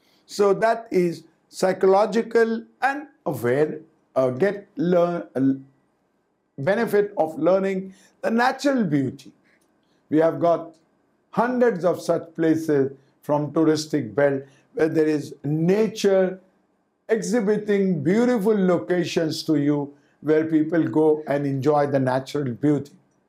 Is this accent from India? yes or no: yes; India; We, as an Indian, we live in a social culture setup.